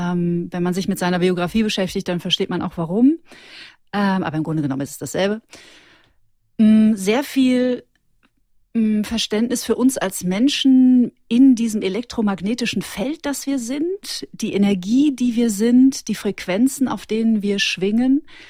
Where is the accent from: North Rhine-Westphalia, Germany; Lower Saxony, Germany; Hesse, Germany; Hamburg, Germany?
North Rhine-Westphalia, Germany; now in Munich, Germany; Und ich bin aus dem Ruhrgebiet.